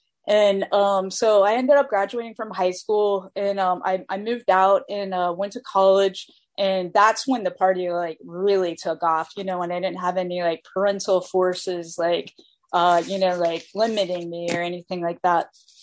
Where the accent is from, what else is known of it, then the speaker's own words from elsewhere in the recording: Florida, United States; like growing up in Florida, like the underground music, like and rave scene, like that was the really big thing.